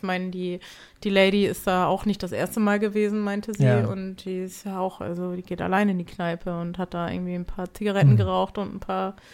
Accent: Hamburg, Germany; als Hamburger kennen wir natürlich Regen zu Genüge.

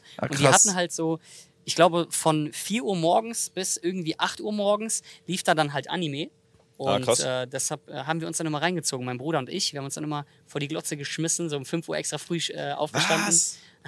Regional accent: Leverkusen, North Rhine-Westphalia, Germany; Also ich komme aus Leverkusen, nicht von einem Dorf.

